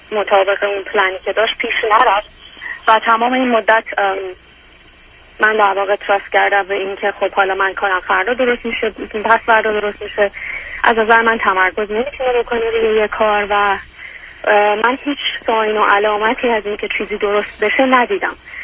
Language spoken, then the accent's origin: Persian; Iran; moved away as an adult; now in Canada; من سال 2003 از ایران اومدم، 5-6 سال اینجا بودم، بعد دوباره 4-5 سالی نبودم و 2 ساله که الان دوباره برگشتم کانادا.